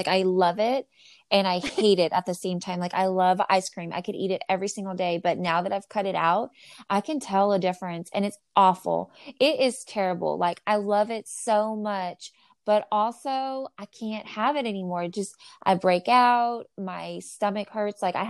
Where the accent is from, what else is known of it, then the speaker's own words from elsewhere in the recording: Corpus Christi, Texas, United States; because I'm from Corpus Christi.